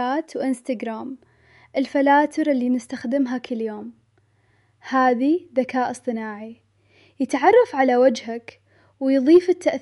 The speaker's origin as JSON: {"language": "Arabic", "country": "Saudi Arabia", "said": "وش علاقته فينا كسعوديين؟"}